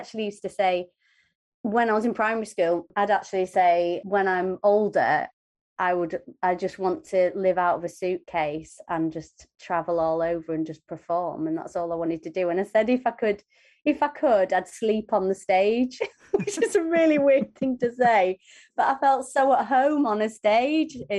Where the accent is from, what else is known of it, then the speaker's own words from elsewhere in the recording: Kendal, North West England, United Kingdom; because I grew up in Kendal, there was very little opportunity at that time to get into acting